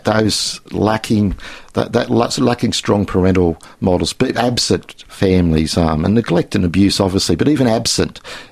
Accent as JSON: {"language": "English", "town": "Windsor", "region": "New South Wales", "country": "Australia", "tie": "born or raised there", "said": "Well, we grew up in Western Sydney, in Windsor, which is sort of a semi-rural area"}